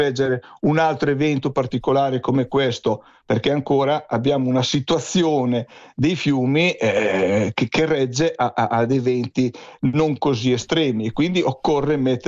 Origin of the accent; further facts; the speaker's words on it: Cesena, Emilia-Romagna, Italy; io che sono romagnolo, sono di Cesena